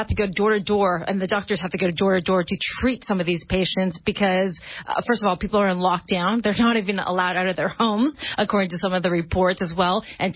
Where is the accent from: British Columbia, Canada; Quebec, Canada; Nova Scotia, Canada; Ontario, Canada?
Ontario, Canada; Toronto; also born or lived in all around the world; I grew up in Toronto, but I, you know, basically all around the world.